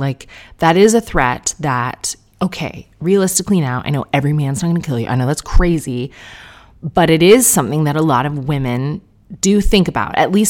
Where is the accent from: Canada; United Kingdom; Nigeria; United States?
Canada; Difficult for me to say as a Canadian